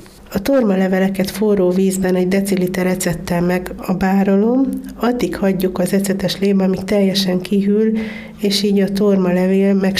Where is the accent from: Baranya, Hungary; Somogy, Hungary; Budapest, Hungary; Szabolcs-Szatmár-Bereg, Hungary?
Szabolcs-Szatmár-Bereg, Hungary; Ugye én Szabolcs megyéből származom